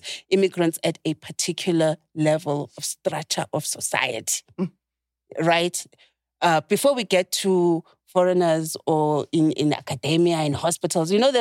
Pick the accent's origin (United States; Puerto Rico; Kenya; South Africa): South Africa; I'm South African